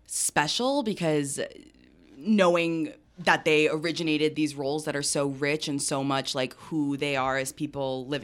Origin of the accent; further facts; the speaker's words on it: Round Rock, Texas, United States; also born or lived in Ottawa, Canada; I was born in Ottawa, Canada, but I grew up here in Round Rock, Texas.